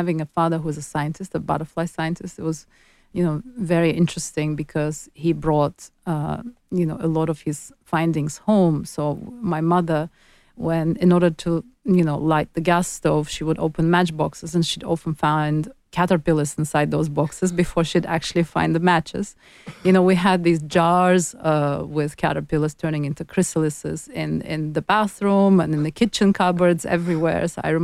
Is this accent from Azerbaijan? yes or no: yes; Azerbaijan; And I was born in Soviet Union and grew up in Soviet Union, so I spent most of my childhood in Soviet Azerbaijan.